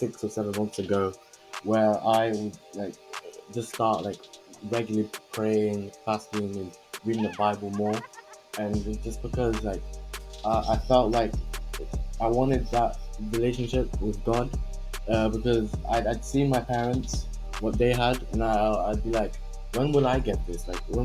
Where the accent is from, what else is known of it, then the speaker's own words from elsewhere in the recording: England, United Kingdom; I'm also 16. I grew up in England.